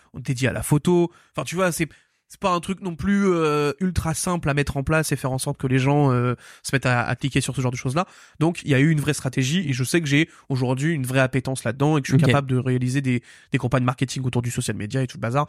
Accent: Île-de-France, France; born there; je retourne dans ma terre natale, donc à côté d'Asnières-sur-Seine.

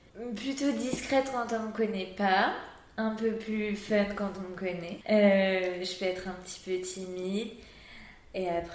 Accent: Montpellier, Occitanie, France; Alors, j'ai passé mon enfance à Montpellier.

